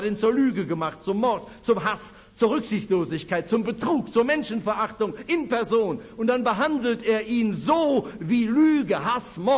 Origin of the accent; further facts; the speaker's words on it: Essen, North Rhine-Westphalia, Germany; ich bin in Essen aufgewachsen